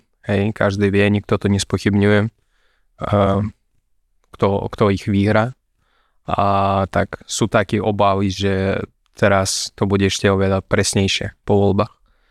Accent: Russia; Slovak is a second language; som občanom Ruska a ja sa hlásim ku ruskej spoločnosti. Som sa narodil v Rusku, som tam vyrastol

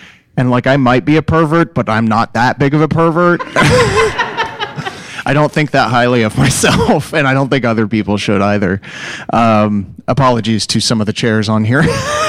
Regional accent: Tennessee, United States; because I grew up in Tennessee, and even though like I had like good, quote unquote, Democrat family

